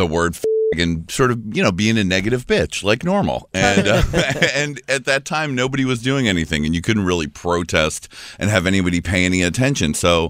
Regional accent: Thailand; also born or lived in Brooklyn / Egypt; I was born in Brooklyn. And then I grew up in Thailand and Egypt.

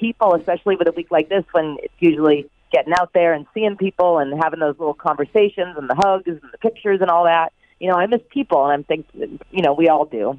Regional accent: Massachusetts, United States; now in Los Angeles, United States; I'm sitting here in Los Angeles in my home, and I'm from Cape Cod

